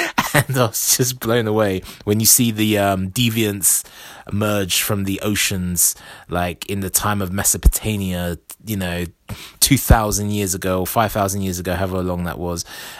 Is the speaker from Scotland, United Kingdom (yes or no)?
no; London, United Kingdom; I recognized a lot of the sites as a Londoner